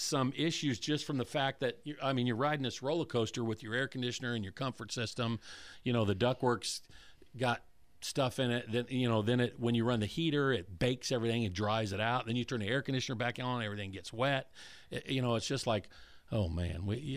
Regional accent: Colorado, United States; now in Florida, United States; I grew up in Colorado thinking that I would ever live in a house in Florida at 76 or 77, 78 degrees.

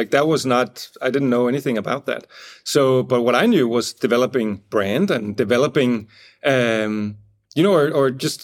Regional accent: Copenhagen, Capital Region of Denmark, Denmark; also born or lived in Los Angeles, United States; I lived in LA for about 5 years at that point. I'm from Copenhagen originally.

